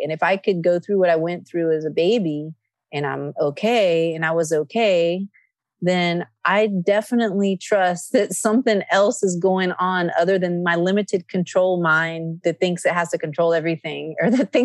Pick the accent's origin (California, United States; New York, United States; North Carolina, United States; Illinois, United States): California, United States; Nevada City; I am doing a concert in a week and a half in Nevada City, California, which is my hometown.